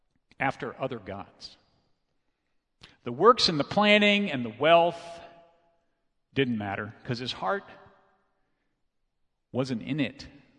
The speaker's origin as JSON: {"language": "English", "town": "San Antonio", "region": "Texas", "country": "United States", "tie": "born or raised there", "said": "I heard this growing up in Calvary Baptist Church in San Antonio, Texas."}